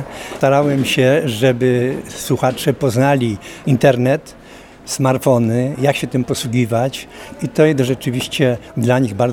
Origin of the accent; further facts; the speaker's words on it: Tarnów, Lesser Poland, Poland; Jestem z Tarnowa, reprezentuję Uniwersytet Trzeciego Wieku w Tarnowie.